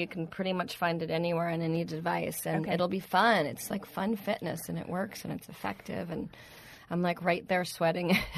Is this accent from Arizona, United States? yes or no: yes; Tucson, Arizona, United States; I grew up in Tucson, so sort of. I mean, pretty simple. Great place to grow up, but you had to get out of there.